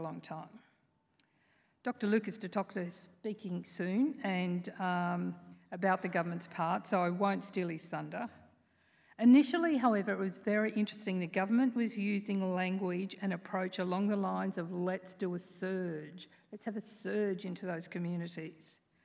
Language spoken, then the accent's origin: English; Queensland, Australia; just because I come from North Queensland